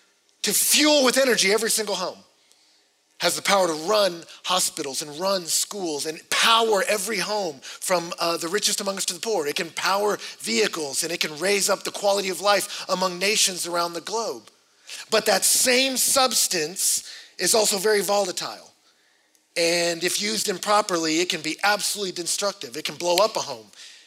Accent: Texas, United States; I grew up in Texas, so children carrying around knives is like breathing.

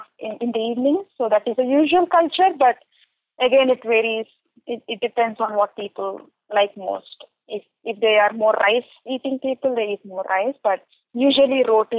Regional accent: South India, India; I went to South India because I'm from South India.

